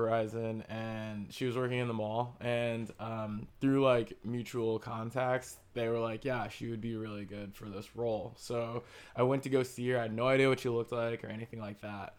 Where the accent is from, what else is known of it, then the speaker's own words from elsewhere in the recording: Illinois, United States; Oh, so like the Midwest part of the country. So, like, I'm from Illinois.